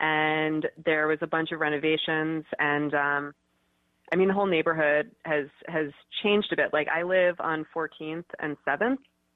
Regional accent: Manhattan, New York, United States; Yeah. I mean, I grew up in Manhattan, and I had never gone to the Lower East Side.

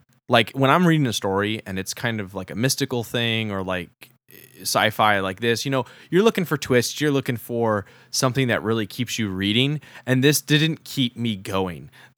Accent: New York, United States; accent: New York; Like, my New York accent is coming out now.

